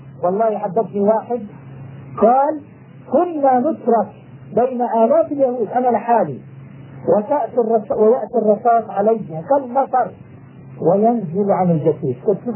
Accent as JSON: {"language": "Arabic", "country": "Jordan", "said": "الذين عندنا في الأردن"}